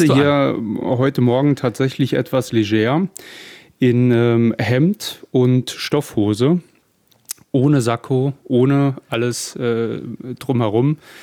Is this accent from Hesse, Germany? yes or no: no; Saarland, Germany; Ja, ich bin gebürtiger Saarländer, Vater von 3 Kindern, bin 46 Jahre alt